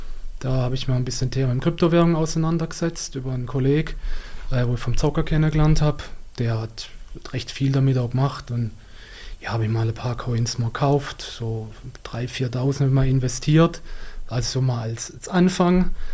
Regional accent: Baden-Württemberg, Germany; Also ich komme aus Süddeutschland, da ist man sehr sparsam in der Region, die Schwabe, wie man so schön sagt.

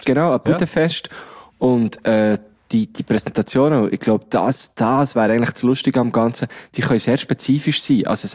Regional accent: Thun, Bern, Switzerland; Und das, meine Heimatstadt. Wie schön.

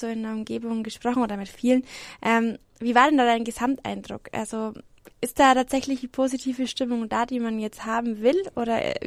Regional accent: Bavaria, Germany; Ich bin nämlich in der Nähe von Spalt aufgewachsen und da ist Fasching auch eine ganz große Geschichte.

